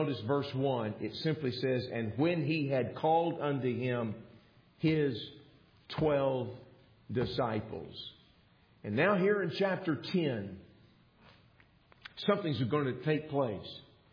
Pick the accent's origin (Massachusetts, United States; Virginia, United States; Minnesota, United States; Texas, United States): Texas, United States; There's a uniqueness to growing up in Texas. When you grow up in Texas, there are things that kind of get crammed down your throat, like always be grateful that you're from Texas.